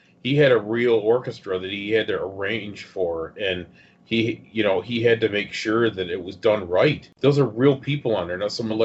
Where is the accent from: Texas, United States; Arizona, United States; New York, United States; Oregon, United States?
New York, United States; because I grew up in New York where it's always gray and cloudy and raining.